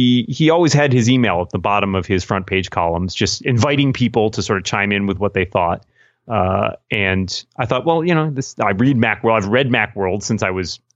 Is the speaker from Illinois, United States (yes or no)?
no; Boston, Massachusetts, United States; because I grew up in Boston in the early 90s.